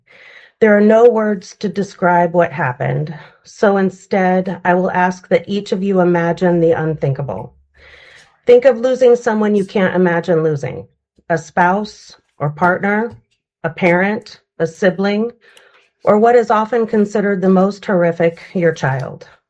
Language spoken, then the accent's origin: English; Alaska, United States